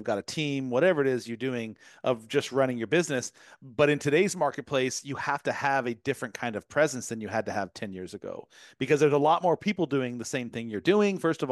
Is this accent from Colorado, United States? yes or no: yes; Colorado Springs, Colorado, United States; born there; now in Charlotte, United States; I was born in Colorado Springs. I'm in Charlotte, North Carolina, but I have family in Fort Collins.